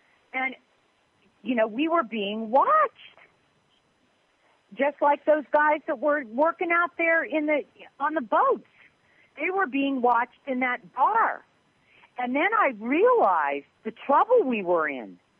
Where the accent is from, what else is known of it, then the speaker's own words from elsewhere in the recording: California, United States; I grew up in California.